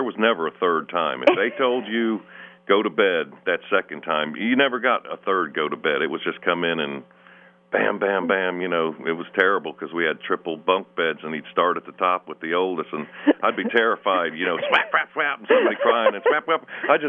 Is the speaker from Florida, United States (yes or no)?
yes; Venice, Florida, United States; moved away as an adult; also born or lived in Far Rockaway, United States; I'm from Venice, Florida, where I grew up. My parents, they lived in New York, and I was born in Far Rockaway, and in 1964, they moved to Venice, Florida, and I was just a small child.